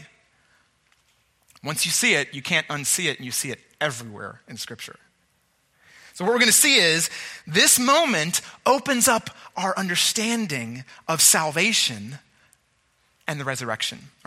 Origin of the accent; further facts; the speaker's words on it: Spain; my favorite song growing up in Batel in Spain was a song that was this song.